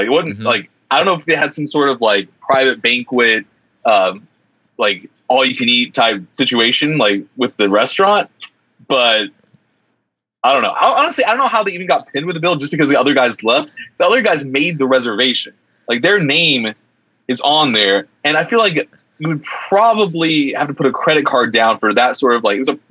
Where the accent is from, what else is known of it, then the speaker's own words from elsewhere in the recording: Arkansas, United States; Oh, less than that. I grew up in Arkansas. My first job when I was 16 in like 2004 or 2006 or something, 2004 probably, I got $5.25 an hour.